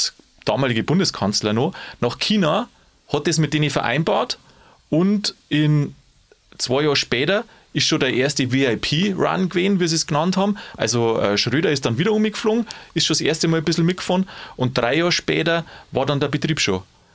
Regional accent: Bavaria, Germany; bei uns in Bayern

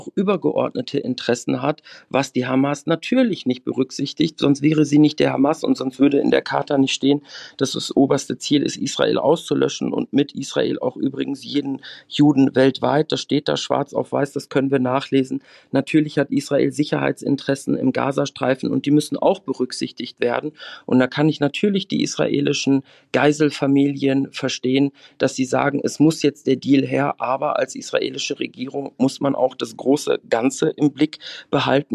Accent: Germany; ich wundere mich dann doch auch in meinem Heimatland allzu häufig

